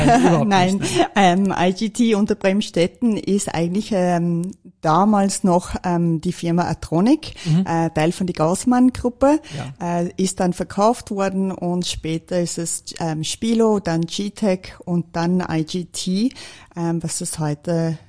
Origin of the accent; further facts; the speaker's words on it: Johannesburg, Gauteng, South Africa; moved away as an adult; now in Austria; Ich bin in Südafrika, in Johannesburg, geboren und aufgewachsen.